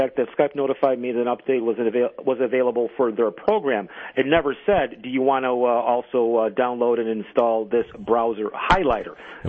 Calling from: Rochester, New York, United States; The city of Rochester, New York.

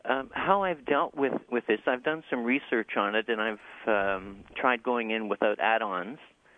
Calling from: Prince Edward County, Ontario, Canada; I'm calling from beautiful Prince Edward County, Ontario.

